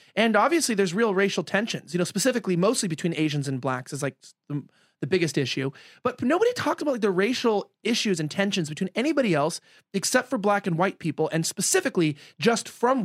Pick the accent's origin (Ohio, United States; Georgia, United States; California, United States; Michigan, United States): California, United States; Los Angeles; is something that I grew up with in Los Angeles, because Los Angeles is a very self-segregated region